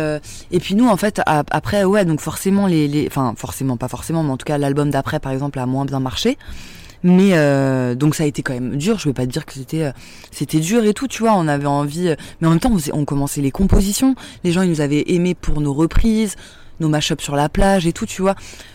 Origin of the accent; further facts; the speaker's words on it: Saint-Denis, Île-de-France, France; on a grandi à Saint-Denis et tout, donc on avait quand même on n'est pas du tout né avec une cuillère en argent dans la bouche